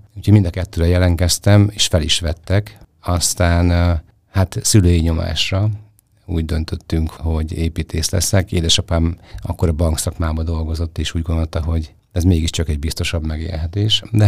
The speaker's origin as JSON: {"language": "Hungarian", "town": "Hosszúpályi", "region": "Hajdú-Bihar", "country": "Hungary", "tie": "born or raised there", "said": "Én nem Debrecenben születtem, én Hosszúpályán születtem. Ugye Debrecentől nincs távol ez a falu. Ott nőttem föl. Oda jártam óvodába, iskolába, általános iskolába."}